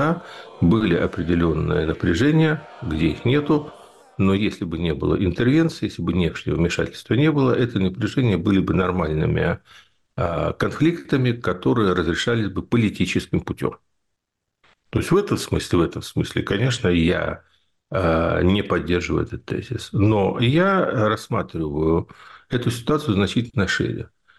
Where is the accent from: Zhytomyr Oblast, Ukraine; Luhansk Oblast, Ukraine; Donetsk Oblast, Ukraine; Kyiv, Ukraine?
Kyiv, Ukraine; Я на эту историю смотрю не как киевлянин, а как политический философ и как юрист.